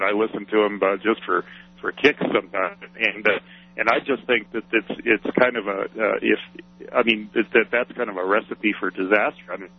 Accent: Longmont, Colorado, United States; I grew up in Longmont, and it's really sad to see what's happening here.

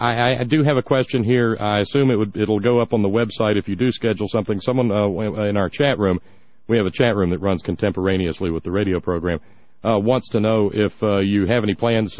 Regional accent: Alabama, United States; as I said earlier, Paul, I was raised in Alabama, and my dad had been a UMW coal miner up here and was an aluminum worker down South

